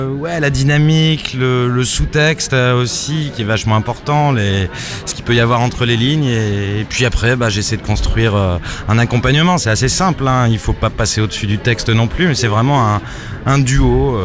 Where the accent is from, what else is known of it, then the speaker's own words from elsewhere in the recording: Lille, Hauts-de-France, France; Voilà, on est de Lille. On a traversé la France pour venir proposer ce petit ovni théâtral, poétique et musical.